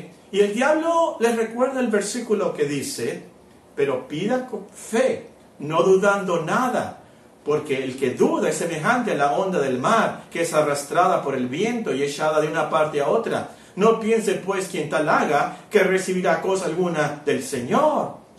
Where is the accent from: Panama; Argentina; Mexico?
Mexico; Hermosillo, Sonora; somos de Hermosillo.